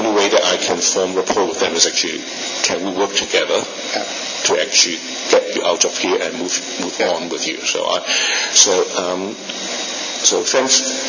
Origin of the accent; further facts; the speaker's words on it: Australia; I'm a psychiatrist from Australia working in an acute inpatient setting.